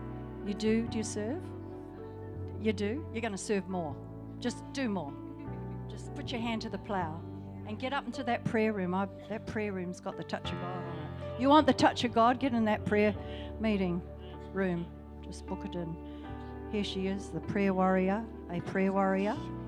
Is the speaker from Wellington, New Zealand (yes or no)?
yes; Wellington, New Zealand; Oh, I grew up in Wairarapa College with Māori, Tongan, Fijian, and Nui.